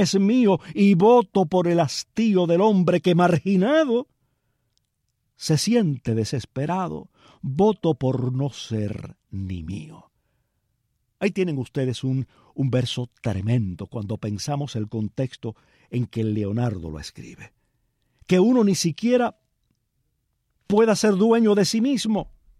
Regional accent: Cuba; nosotros como cubanos

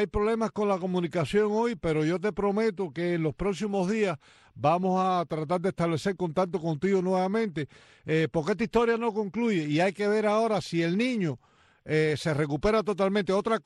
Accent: Cuba; como cubano, como compatriota

